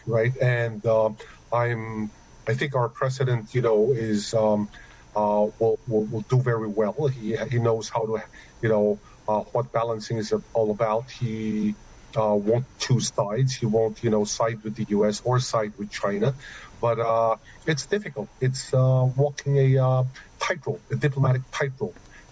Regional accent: Philippines; I don't consider myself an expert on domestic politics here, even though I'm Filipino.

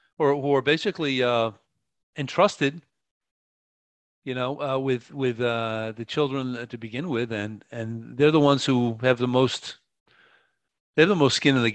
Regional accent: New York, United States; moved away as an adult; also born or lived in Florida; now in Peru; I'm an expat American. I'm from New York, but we lived in Florida a long, long time. Then I ended up becoming an expat. We moved to Peru.

